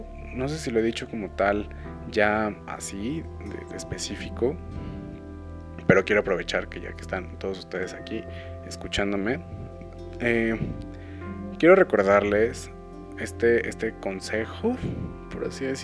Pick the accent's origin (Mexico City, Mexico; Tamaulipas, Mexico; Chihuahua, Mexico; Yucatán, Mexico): Mexico City, Mexico; yo soy de México, específicamente de la Ciudad de México